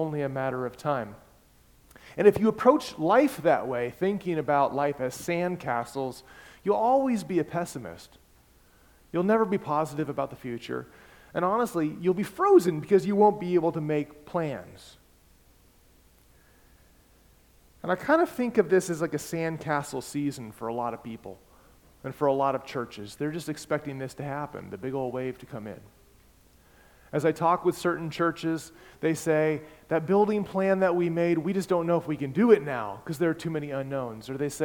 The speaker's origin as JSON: {"language": "English", "region": "California", "country": "United States", "tie": "born or raised there", "said": "And I learned about these perils growing up in Southern California, first of all, because it's Southern California."}